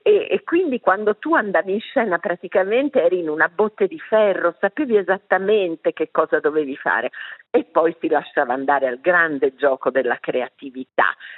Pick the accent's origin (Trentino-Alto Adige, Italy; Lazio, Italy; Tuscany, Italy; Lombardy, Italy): Tuscany, Italy; born there; una mamma tedesca, una nonna austriaca, una bisnonna ungherese, sono nata in Toscana